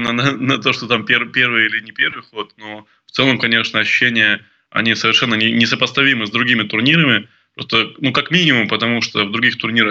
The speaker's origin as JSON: {"language": "Russian", "region": "Crimea", "country": "Ukraine", "said": "я сам из Крыма, там долгое время был"}